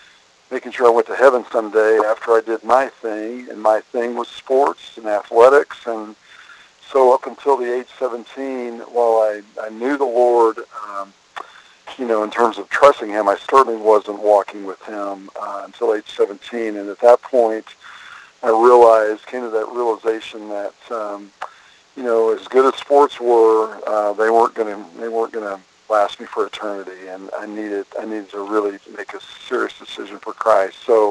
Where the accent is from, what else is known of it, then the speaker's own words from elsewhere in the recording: Texas, United States; born there; I was born in Texas, raised in a church home.